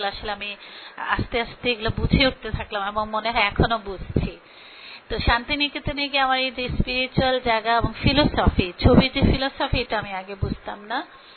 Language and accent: Bangla; Dhaka, Dhaka Division, Bangladesh; আমি একটা বড় আরবান শহরে, ঢাকা শহরে বড় হয়েছি, এখানে আমি স্কুল শেষ করেছি এবং আমার চারুকলার শিক্ষা আমি এখানে করেছি, ব্যাচেলার করেছি।